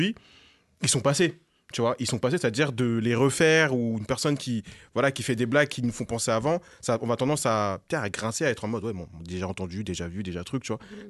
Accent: Cameroon; parce que Camerounais, je suis Camerounais, voilà.

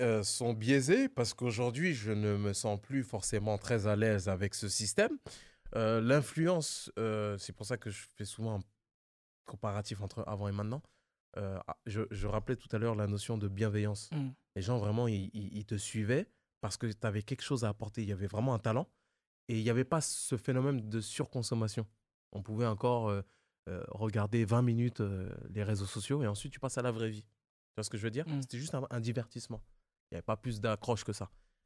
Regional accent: France; je suis français, mais aussi d'origine sénégalaise, pourquoi, et je dis bien pourquoi, je n'utiliserai pas mon accent?

